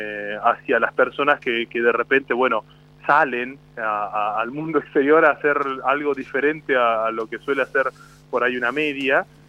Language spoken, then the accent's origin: Spanish; Guanguelé, Buenos Aires Province, Argentina; soy orgullosamente un guanguelense, soy de Guanguelé, en un pequeño pueblo al sudoeste de la provincia de Buenos Aires, uh-huh, que se encuentra enclavado entre los partidos de La Madrid, de Guaminí, de Deroy, de Coronel Suárez, de los cuales de los cuatro dependemos a la vez.